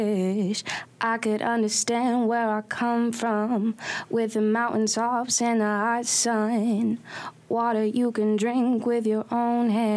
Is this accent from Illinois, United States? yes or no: no; New York City, New York, United States; born there; So I was born in New York. So I was actually born, like, not on the street on Broadway, but a hospital in Broadway.